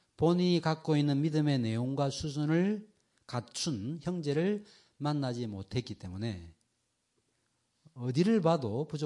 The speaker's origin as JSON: {"language": "Korean", "region": "Seoul", "country": "South Korea", "tie": "born or raised there", "said": "제가 어릴 때 강서구 화곡동에 살았습니다. 1969년인가 70년에 제가 이사를 와가지고 근데 이제 저희가 전세를 살았거든요."}